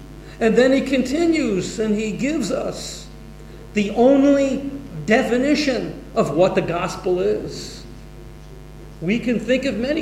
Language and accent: English; Buffalo, New York, United States; I am from Buffalo, New York.